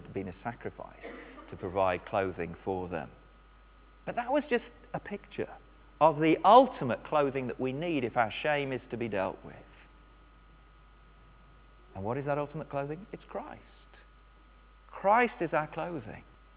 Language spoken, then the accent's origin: English; England, United Kingdom; I'm still male and I'm still English and I'm still middle class